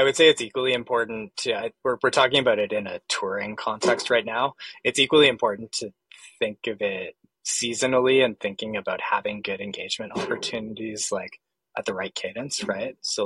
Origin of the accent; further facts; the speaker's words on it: Canada; I'm Canadian